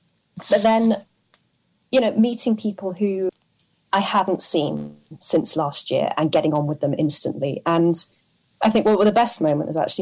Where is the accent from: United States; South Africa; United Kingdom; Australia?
United Kingdom; I'm British, so we don't do Thanksgiving.